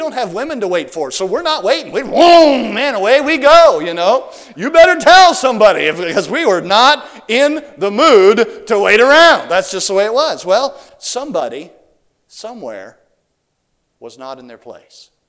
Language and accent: English; Mississippi, United States; showed him my Mississippi driver's license. And I think something happened in his mind when he saw that I was from the South.